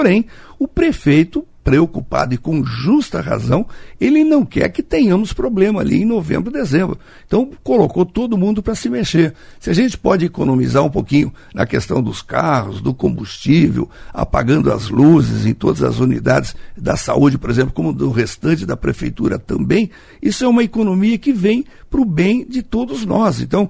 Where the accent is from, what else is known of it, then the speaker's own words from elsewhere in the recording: Brazil; eu sou patriota, sou brasileiro, né?